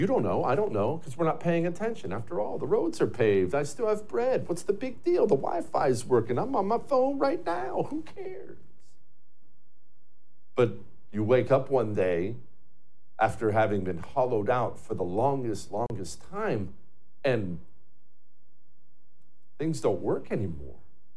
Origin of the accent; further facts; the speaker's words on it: Montana, United States; I grew up in Montana where forest fires are a way of life.